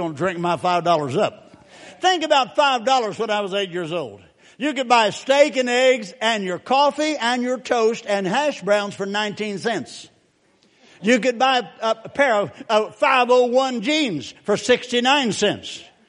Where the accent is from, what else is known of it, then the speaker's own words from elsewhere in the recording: McNary, Texas, United States; See, I was raised in Texas. And when we lived in a town called McNary, Texas. McNary was a huge city. Had one building.